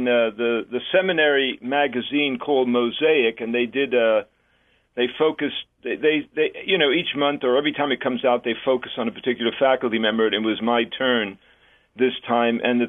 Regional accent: New York City, New York, United States; I grew up in New York City in the Bronx, went to Catholic schools, Catholic grammar school, high school, Marist Brothers, an all-boys school, Mount St. Michael Academy in Bronx.

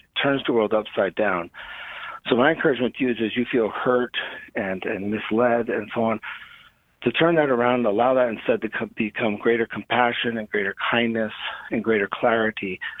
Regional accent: Germany; As a child, I grew up in Germany, so I love your name.

